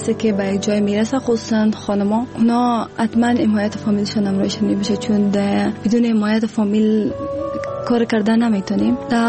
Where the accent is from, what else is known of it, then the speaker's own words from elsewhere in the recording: Afghanistan; و دوباره به افغانستان آمدم،